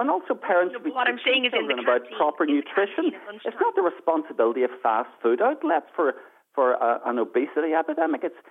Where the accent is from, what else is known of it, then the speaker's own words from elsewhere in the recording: Lisburn, Northern Ireland, United Kingdom; But if this legislation, for example, were to pass in Lisburn, my hometown, most of the still open premises in Lisburn city centre would have to close.